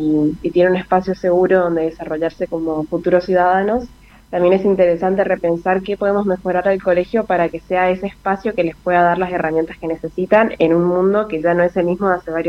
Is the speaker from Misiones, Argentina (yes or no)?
yes; Posadas, Misiones, Argentina; moved away as an adult; now in Buenos Aires, Argentina; soy de Misiones. Soy de Posadas en realidad